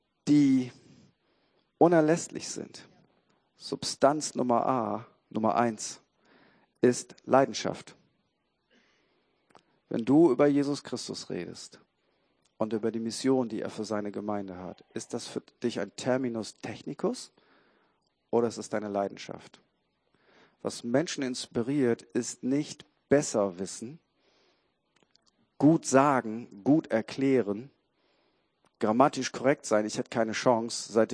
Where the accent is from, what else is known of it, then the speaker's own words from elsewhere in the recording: Lower Saxony, Germany; Ich sag's mal als Ostfriese.